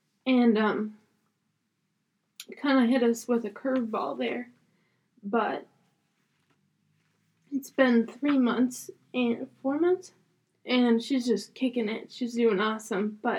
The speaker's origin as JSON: {"language": "English", "region": "Minnesota", "country": "United States", "tie": "born or raised there", "lives_now": "Wisconsin, United States", "said": "Molly's roommate. I grew up in Minnesota and made my way over here to Wisconsin to study school elementary education"}